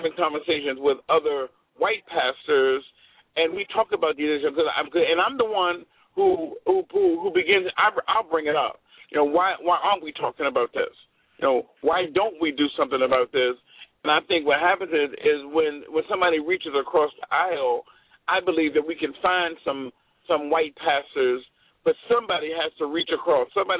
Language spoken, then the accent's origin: English; Washington, District of Columbia, United States; now in Boston, United States; I'm in Boston. I'm originally from Washington, D.C.